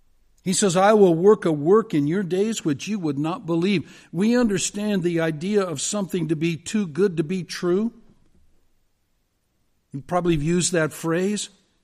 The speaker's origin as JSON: {"language": "English", "country": "United States", "said": "Well, because I'm an American, right? I wave a flag on 4th of July."}